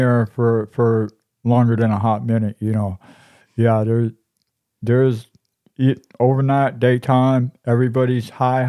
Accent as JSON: {"language": "English", "region": "Massachusetts", "country": "United States", "moved": "yes", "said": "I'm originally from Massachusetts. There ain't nothing you can throw at me down here in the winter I ain't seen up there."}